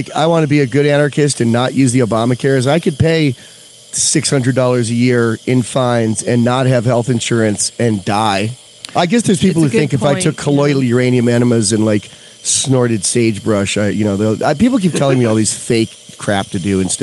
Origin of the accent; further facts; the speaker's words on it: United Kingdom; Because I'm British, and you're making jokes about bad teeth.